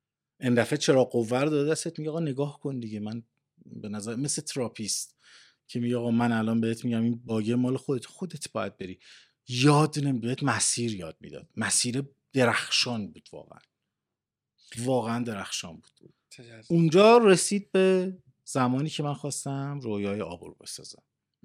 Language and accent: Persian; Zanjan, Zanjan Province, Iran; خب طبیعیه برای ما کنتراست داره از فضایی که من از زنجان اومدم، ندیده بودم